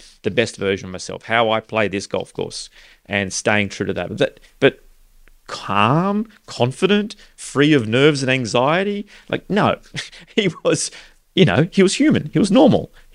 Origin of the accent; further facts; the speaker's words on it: Australia; growing up in Australia